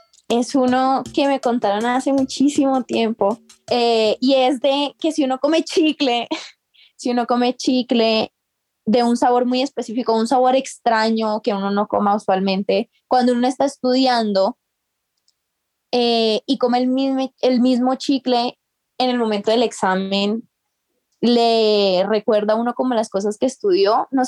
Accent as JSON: {"language": "Spanish", "town": "Cartagena", "region": "Bolívar", "country": "Colombia", "said": "Bueno, yo soy de Cartagena y no sé si eso sea muy de la costa"}